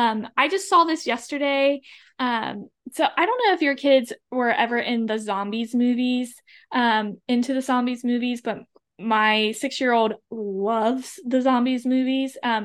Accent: Kentucky, United States; and I grew up in Kentucky. I did not grow up a country music lover, but now I am a country music lover.

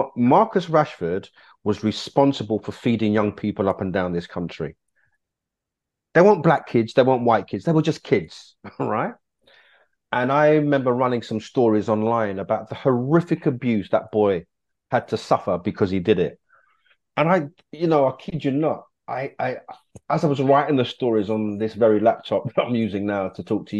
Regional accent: Hackney, London, United Kingdom; born there; I mean, I was born in Hackney, East London.

